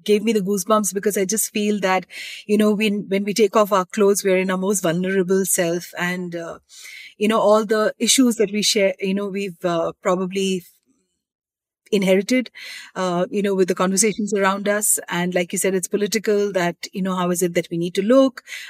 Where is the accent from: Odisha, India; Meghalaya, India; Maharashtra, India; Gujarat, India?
Meghalaya, India; Shillong; Because I grew up in Shillong and, you know, to me, nature is extremely close to my heart.